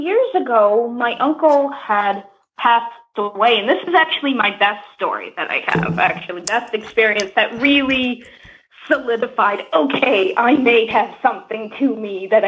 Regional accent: New York, United States; I'm from New York City.

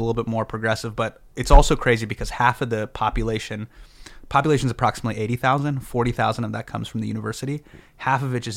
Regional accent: Davis, California, United States; I grew up in Davis, California.

